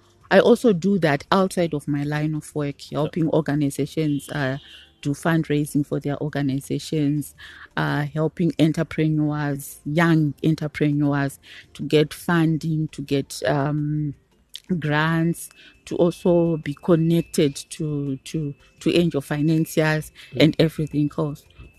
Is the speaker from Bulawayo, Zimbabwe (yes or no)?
no; Guruve, Mashonaland West, Zimbabwe; So we could go, by the way, I come from Guruwe.